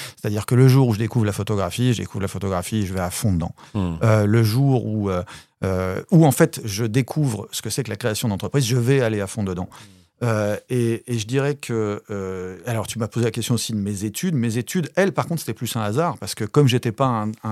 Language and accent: French; Paris, Île-de-France, France; je suis un Parisien. Je vis en France.